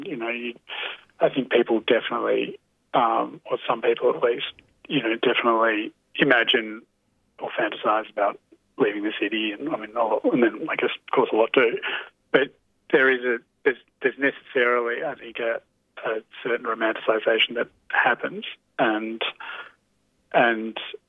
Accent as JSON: {"language": "English", "town": "Cooma", "region": "New South Wales", "country": "Australia", "said": "And I'm from Cooma, where we shot the film"}